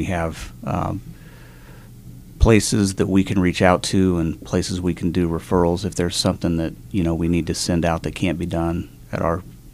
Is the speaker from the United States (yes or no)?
yes; Indiana, United States; then I went back to Indiana, where I'm originally from, and practiced there for about 3 years